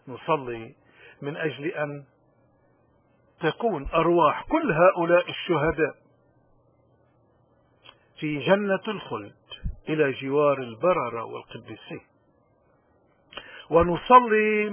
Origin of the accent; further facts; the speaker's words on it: Lebanon; إنني شخصيا أفتخر بأن في وطني الأم لبنان